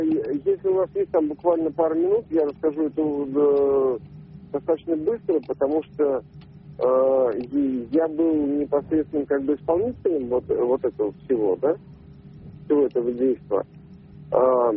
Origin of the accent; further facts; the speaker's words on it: Samara, Samara Oblast, Russia; в городе Самаре, откуда я родом.